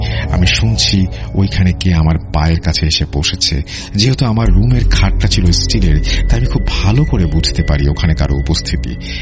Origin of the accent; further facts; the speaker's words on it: Raipura, Dhaka Division, Bangladesh; আমার বাড়ি নরসিংদী জেলার রায়পুরা উপজেলার কোনো এক গ্রামে।